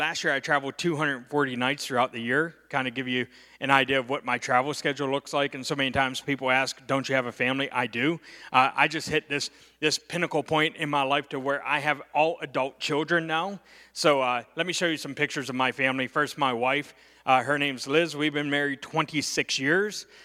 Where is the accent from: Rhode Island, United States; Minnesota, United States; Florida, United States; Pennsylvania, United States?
Pennsylvania, United States; Pittsburgh; because I'm from Pittsburgh originally.